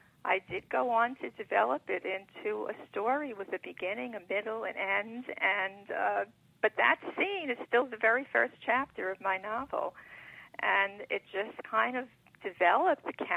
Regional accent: Brooklyn, New York, United States; I grew up in Brooklyn, New York, and I always loved to read stories

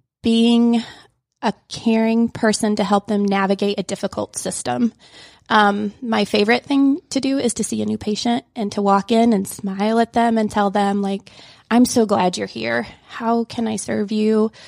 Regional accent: Indiana, United States; also born or lived in Kansas City, Missouri / Columbus, Ohio; Started out, though, born and raised in Indiana. Went to medical school in Kansas City, Missouri, where I met my husband.

